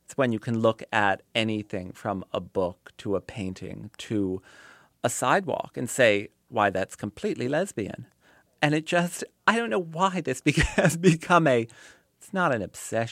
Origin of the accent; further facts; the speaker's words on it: Piscataway, New Jersey, United States; I'm always proud that I'm from Piscataway because I had a very nice time there